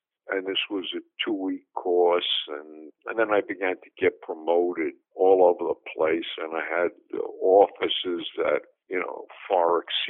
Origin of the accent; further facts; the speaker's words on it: New York City, New York, United States; born there; I was born in Bensonhurst by the sea, overlooking scenic Gravesend Bay, a place where the grass was brown on both sides of the street.